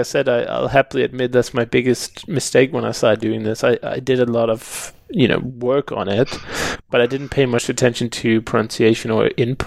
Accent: Denmark; I grew up in Denmark, and most of the culture there was American.

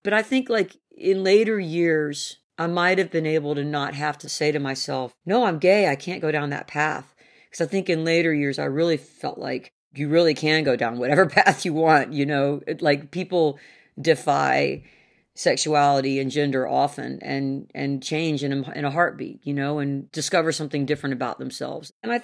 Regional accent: the South, United States; because I'm a Southerner.

